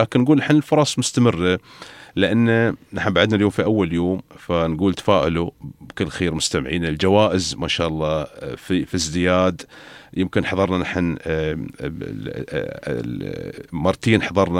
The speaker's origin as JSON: {"language": "Arabic", "country": "United Arab Emirates", "accent": "Emirati"}